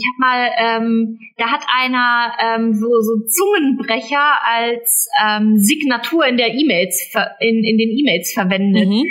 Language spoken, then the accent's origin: German; Baden-Württemberg, Germany; War doch aber als Schwabe klar, dass ich den bringen muss, oder?